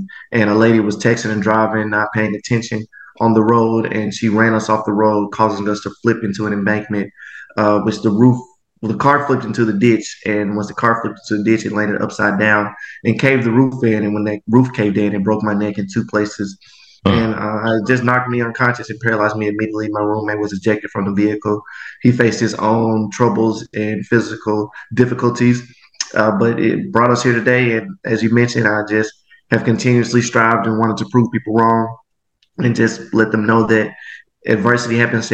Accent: Memphis, Tennessee, United States; born and raised in Memphis, Tennessee.

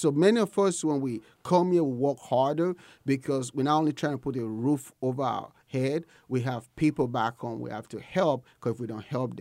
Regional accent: Nigeria; now in United States; So I was born and raised in Nigeria.

